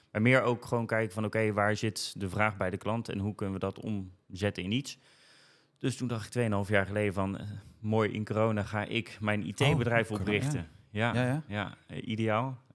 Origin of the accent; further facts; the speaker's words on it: Scheveningen, South Holland, Netherlands; now in Almere, Netherlands; Ik kom oorspronkelijk uit Scheveningen. Dus niet hier geboren en getogen. Meer uit de Haagse kant.